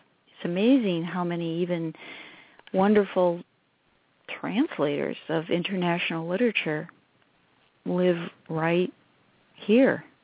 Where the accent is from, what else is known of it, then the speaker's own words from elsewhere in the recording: Detroit, Michigan, United States; And one day, I grew up in Detroit, and one day my high school English teacher brought me two poetry books.